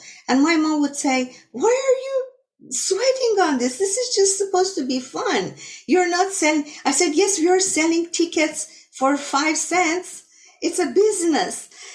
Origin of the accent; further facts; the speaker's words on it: Tehran, Tehran Province, Iran; English is a second language; of course Armenian from Iran, so I'm an Armenian and Farsi interpreter. My nationality is Armenian, and I was born and raised in Tehran, Iran.